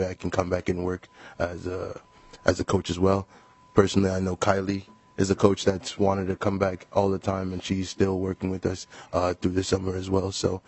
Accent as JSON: {"language": "English", "country": "Togo", "second_language": "English", "lives_now": "Minneapolis, United States", "said": "I am originally from Togo, West Africa, and I currently in Minneapolis."}